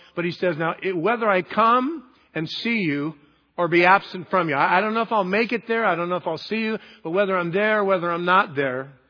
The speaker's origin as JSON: {"language": "English", "country": "United States", "said": "Thank God that I'm an American."}